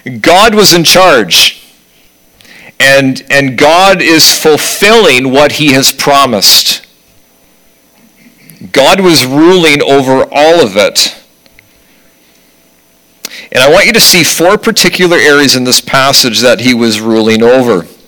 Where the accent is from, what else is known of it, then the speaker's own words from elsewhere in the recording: Canada; I almost said province because I'm from Canada, and we have provinces, okay?